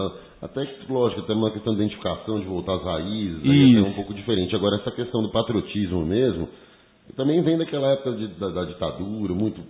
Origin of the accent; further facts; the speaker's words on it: São Paulo, Brazil; also born or lived in Salvador / Campinas; Já fui logo muito cedo para Bahia, em Salvador, onde eu passei minha primeira infância. E de Salvador fui para São Paulo, onde fui criado também ali até uma adolescência. Depois fui para o interior de São Paulo, Circuito das Águas. Daí voltei para São Paulo, depois fui para Campinas.